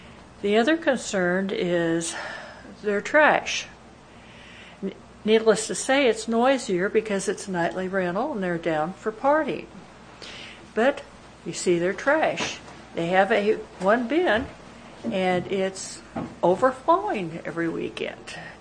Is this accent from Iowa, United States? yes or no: no; Big Bear Park, California, United States; I'm from Big Bear Park, which is right next to the area.